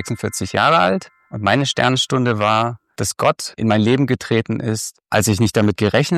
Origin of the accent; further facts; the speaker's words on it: East Germany, Germany; Also ich bin in der DDR aufgewachsen